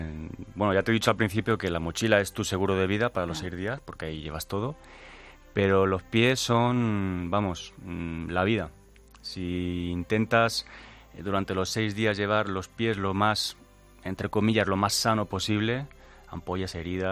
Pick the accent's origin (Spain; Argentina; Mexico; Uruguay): Spain; creo que soy el único español que va a la prueba.